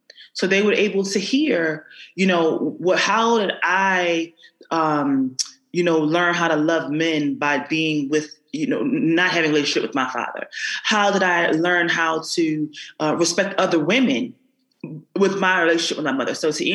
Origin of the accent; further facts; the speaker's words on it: Philadelphia, Pennsylvania, United States; as a young woman growing up, I grew up in North Philadelphia